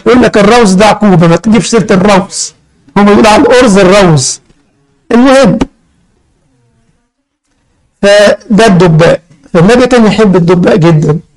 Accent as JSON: {"language": "Arabic", "country": "Egypt", "lives_now": "Germany", "said": "والناس يحطوا عندنا في مصر حاجه اسمها البلح الزغلول"}